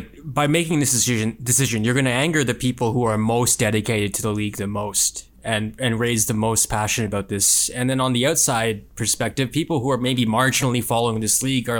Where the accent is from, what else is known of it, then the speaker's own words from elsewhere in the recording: Toronto, Ontario, Canada; I've been well trained to believe the worst is going to happen based on my growing up in the Toronto sports scene